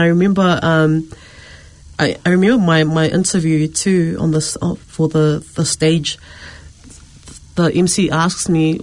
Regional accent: Auckland, New Zealand; I grew up in East Auckland.

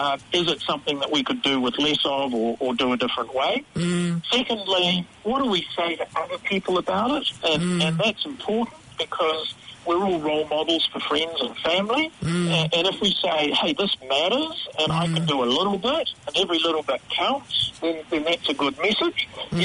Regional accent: Auckland, New Zealand; born there; So I was born in Auckland back in 1958, when Auckland was a slightly smaller city. I went away to boarding school in Hamilton when I was a teenager, and then went to Otago University

